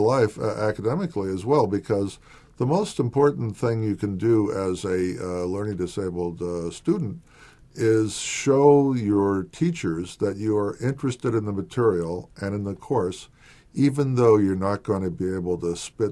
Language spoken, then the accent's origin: English; Washington, United States; I grew up in the state of Washington, of very modest means.